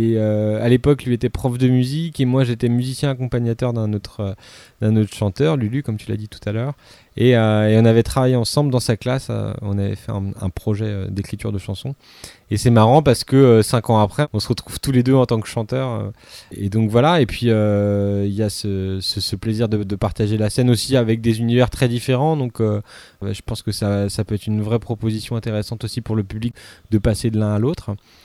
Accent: Lille, Hauts-de-France, France; et que je viens que de Lille

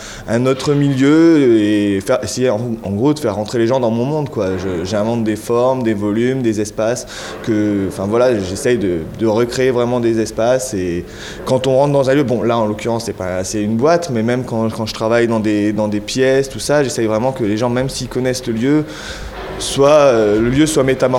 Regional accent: Calais, Hauts-de-France, France; à la base je viens de Calais

